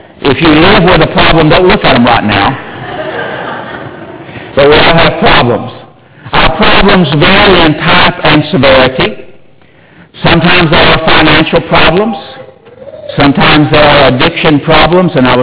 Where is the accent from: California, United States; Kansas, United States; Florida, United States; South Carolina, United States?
Kansas, United States; Concordia; born there; And I was born in Kansas. Anyone here from Kansas? All right. Concordia, Kansas.